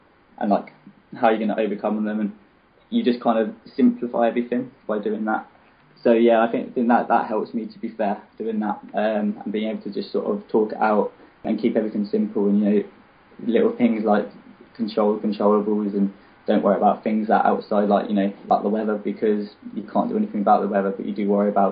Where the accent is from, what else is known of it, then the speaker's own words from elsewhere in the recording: United Kingdom; as a Brit